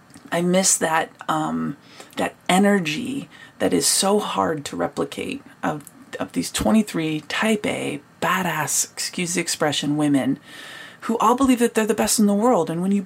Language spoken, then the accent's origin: English; United States; Being an American, I didn't grow up watching men's soccer.